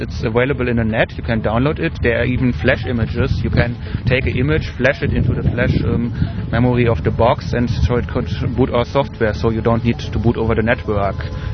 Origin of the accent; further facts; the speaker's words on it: Germany; English is a second language; from Germany.